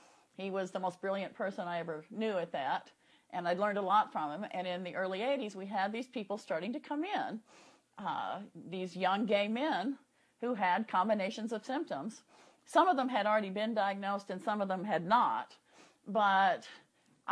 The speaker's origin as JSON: {"language": "English", "region": "Texas", "country": "United States", "tie": "born or raised there", "said": "Well, if I talk like where I grew up in Texas. and yes, that is how all my cousins still talk today."}